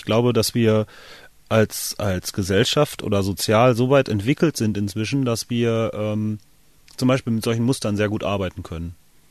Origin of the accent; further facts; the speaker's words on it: North Rhine-Westphalia, Germany; Ich komme gebürtig aus dem Sauerland, zwar nicht ganz so einen kleinen Ort, habe aber auch selber schon, mit meiner Familie schon mal öfter umgezogen sind, auch dann im kleineren Umfeld, also auf einem sehr kleinen Dorf